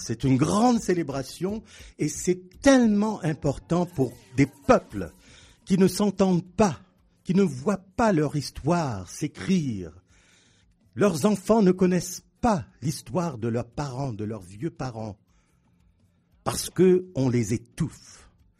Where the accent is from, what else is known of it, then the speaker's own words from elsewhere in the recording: Canada; also born or lived in France; moi, j'ai grandi au Canada, j'ai grandi en France.